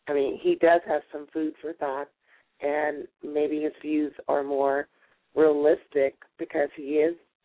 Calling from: California, United States; I'm calling from California.

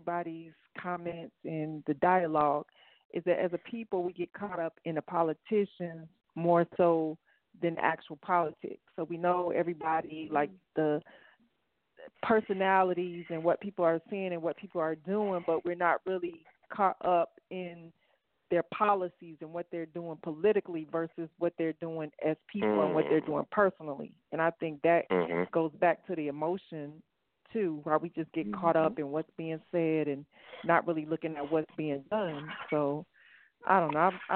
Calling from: Charlotte, North Carolina, United States; I'm calling from Charlotte, NC, and I've been listening to everything.

